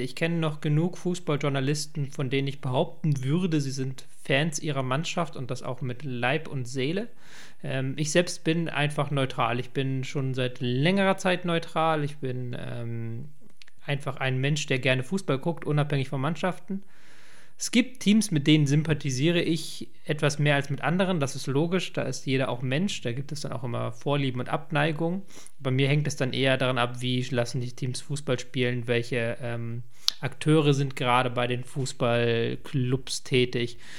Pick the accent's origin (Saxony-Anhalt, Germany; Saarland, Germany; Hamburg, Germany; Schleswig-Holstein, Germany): Hamburg, Germany; Aber ich bin geboren, nicht in Hamburg, aber aufgewachsen in Hamburg und ich lebe in Hamburg.